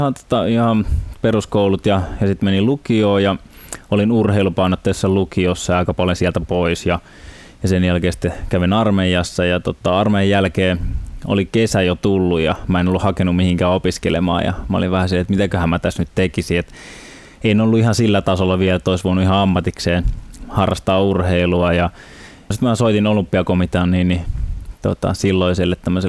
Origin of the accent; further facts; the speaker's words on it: Helsinki, Uusimaa, Finland; now in Espoo, Finland; Mä oon syntynyt ihan Helsingissä ja asunut oikeastaan suurimman osan elämäni Helsingissä, nykyisin tosiaan Espoossa.